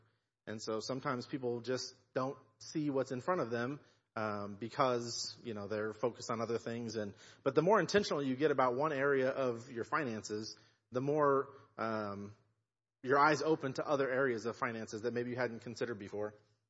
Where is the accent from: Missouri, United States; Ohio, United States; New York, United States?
Missouri, United States; they left my hometown in North Missouri and moved down to Kansas City area.